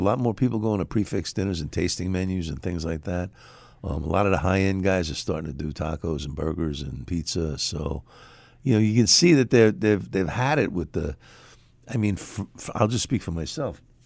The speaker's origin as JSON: {"language": "English", "town": "Carle Place", "region": "New York", "country": "United States", "tie": "born or raised there", "said": "I mean, I grew up in Carl Place, so, I mean, you know, I know about that."}